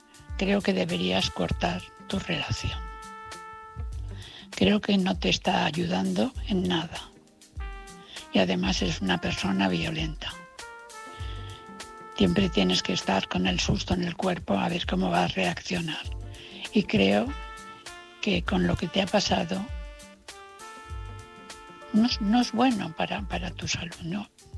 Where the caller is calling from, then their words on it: Valencia, Valencian Community, Spain; de Valencia.